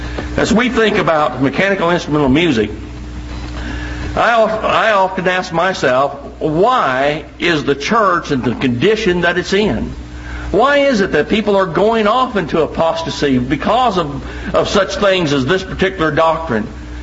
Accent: Kansas, United States; the little town that I grew up in over in Kansas.

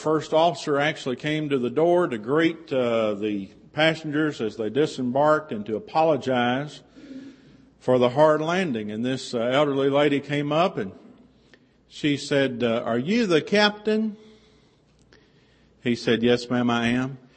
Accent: Tennessee, United States; And the last home of Davy Crockett is in Rutherford, Tennessee, which is 5 miles from my hometown.

